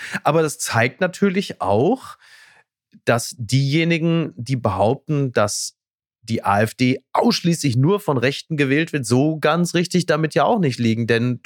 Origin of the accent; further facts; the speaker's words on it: North Rhine-Westphalia, Germany; Ich komme aus dem Ruhrgebiet